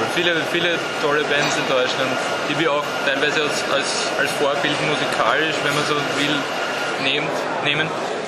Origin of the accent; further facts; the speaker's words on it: Austria; uns da auch als Ausländer, als Österreicher quasi auch akzeptieren.